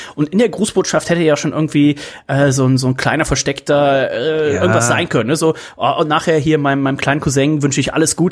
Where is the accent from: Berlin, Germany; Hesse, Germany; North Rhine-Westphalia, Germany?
North Rhine-Westphalia, Germany; Leverkusen; Meine alte Heimat.